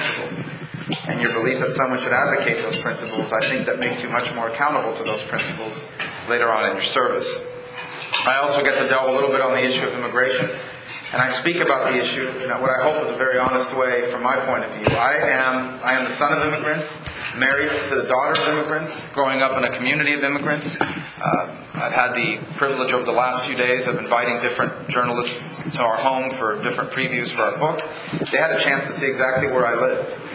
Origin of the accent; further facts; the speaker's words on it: Miami, Florida, United States; The majority leader of the Senate wrote an op-ed in the Miami Herald, my hometown paper, criticizing my idea.